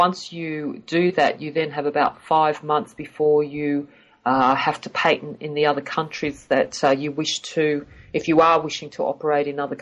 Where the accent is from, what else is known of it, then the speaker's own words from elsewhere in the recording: Australia; born there; I'm actually I have Chinese heritage. However, I was born in Australia. So, you know, I'm more like a banana.